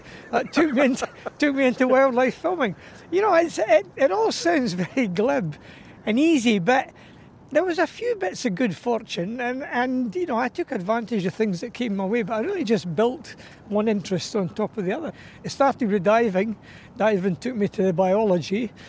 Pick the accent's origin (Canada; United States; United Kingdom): United Kingdom; Dunfermline, Scotland; I come from Dunfermline in Fife. That's where I was born and bred, and I lived there till I went to university. Went to university in Stirling